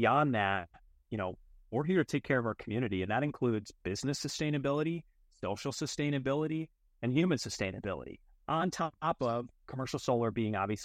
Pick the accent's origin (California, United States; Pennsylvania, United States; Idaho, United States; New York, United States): New York, United States; Oswego; These are hospitality groups in, you know, my hometown of Oswego with Broadwell Hospitality Group, for example.